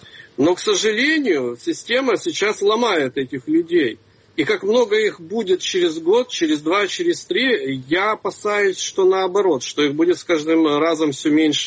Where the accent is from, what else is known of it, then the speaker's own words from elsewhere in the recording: Ukraine; Я очень рад, что, слава Богу, я украинец.